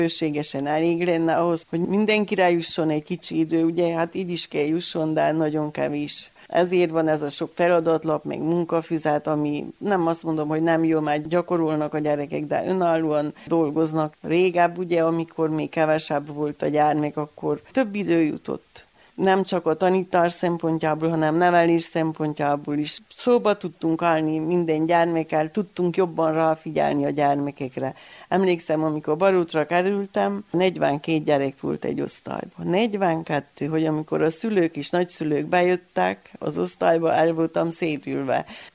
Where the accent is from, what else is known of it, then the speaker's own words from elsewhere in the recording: Vargyas, Covasna, Romania; 1960-ban születtem, 36-on kezdtük az első osztályt. Aztán utána voltak párhuzamos osztályok, de 20 gyerekkel, vagy 18-18-al, tehát sok gyerek volt Vargyason, nagy iskola tele volt.